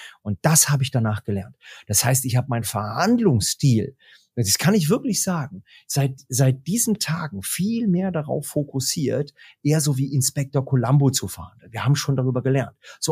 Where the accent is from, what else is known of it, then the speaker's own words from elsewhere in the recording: Germany; Und wie ich halt so bin als Deutscher, 1,90 Meter groß, gucke ihn von oben herab